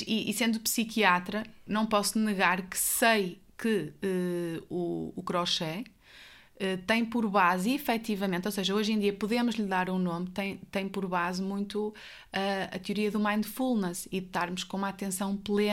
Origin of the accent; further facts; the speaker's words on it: Guimarães, Norte, Portugal; also born or lived in Évora; eu sinto-me de Guimarães, eu sou de Guimarães, não posso esconder o meu sotaque, e portanto foi lá que cresci, que me tornei criança, adolescente, que depois fui para a faculdade, para Coimbra, e aí talvez me tenha tornado mais mulher, mais adulta, mas efetivamente, eu nasci em Évora.